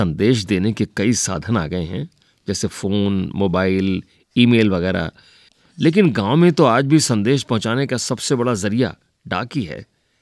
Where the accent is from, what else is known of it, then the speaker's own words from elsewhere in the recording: Nerwa, Himachal Pradesh, India; मैं हिमाचल प्रदेश के शिमला जिले के नेरवा गांव का निवासी हूं और मेरी उम्र 45 साल है।